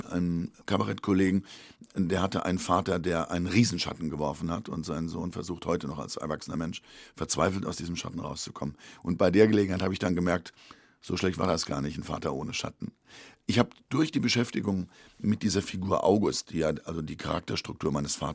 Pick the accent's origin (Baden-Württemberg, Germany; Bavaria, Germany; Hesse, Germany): Hesse, Germany; Und dann bin ich in Hessen aufgewachsen.